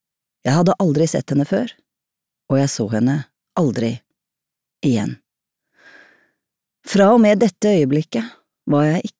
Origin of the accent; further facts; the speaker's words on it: Rykkinn, Akershus, Norway; hun gikk nedover fortauet på Rykken, der jeg vokste opp